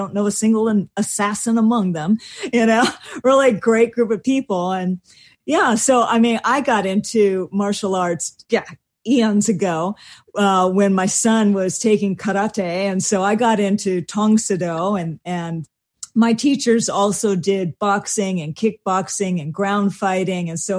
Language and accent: English; Honolulu, Hawaii, United States; born there; Both of my sisters were born in Tokyo. I was born in Honolulu.